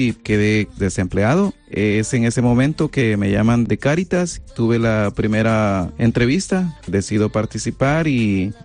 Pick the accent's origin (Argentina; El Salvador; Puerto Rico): El Salvador; now in Guadalajara, Spain; Bueno, yo soy del Salvador. Una vez que he obtenido la residencia, el trabajo ha sido más abierto